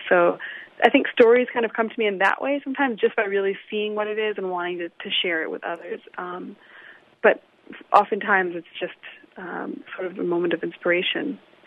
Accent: Illinois, United States; also born or lived in Zambia; I'm originally from Uganda and Rwanda. My family is East African, but I grew up mostly in Illinois, as you know, and between Illinois and Zambia.

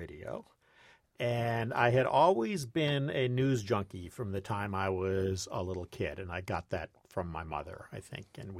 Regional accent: Monroe, Michigan, United States; But this was at a tiny little radio station in my hometown of Monroe, Michigan, which is just south of Detroit.

